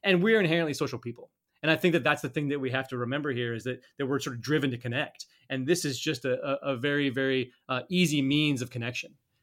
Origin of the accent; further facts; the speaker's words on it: Colorado, United States; And of course, you know, I'm not on the Denver Broncos. I grew up in Colorado.